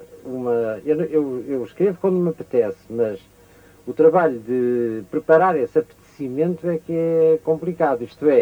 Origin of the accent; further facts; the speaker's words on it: Portugal; Embora não tenha nenhum encargo de velar pelo país a que pertenço, mas como sou português, penso nele